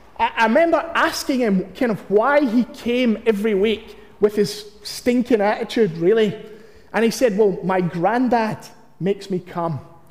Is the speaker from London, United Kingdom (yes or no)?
no; Glasgow, Scotland, United Kingdom; When I was in a youth group back in the church that I grew up in Glasgow, I was about 15